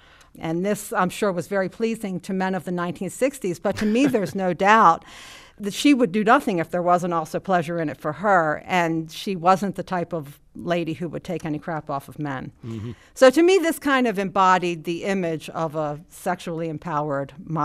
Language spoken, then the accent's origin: English; Baltimore, Maryland, United States; I grew up in Baltimore. My entire family lived nearby.